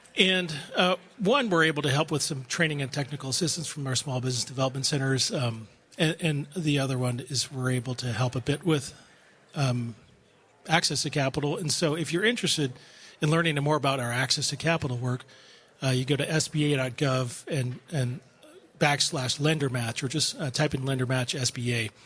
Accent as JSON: {"language": "English", "town": "Red Mesa", "region": "Arizona", "country": "United States", "tie": "born or raised there", "said": "if you're coming from Native background, like I grew up in Red Mesa, Arizona, and we don't have any banks in Red Mesa, Arizona."}